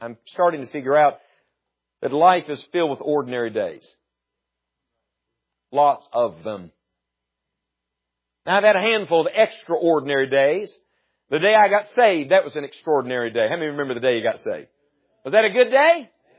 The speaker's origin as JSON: {"language": "English", "region": "West Virginia", "country": "United States", "said": "I'm from West Virginia, and she's a Yankee from Michigan, and we met in Bible college."}